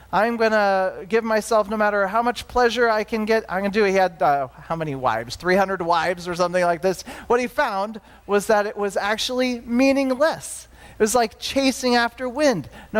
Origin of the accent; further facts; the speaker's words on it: Denison, Iowa, United States; born there; I mean, I was born in Denison, Iowa. I mean, I guess that's nice to know I was born in Iowa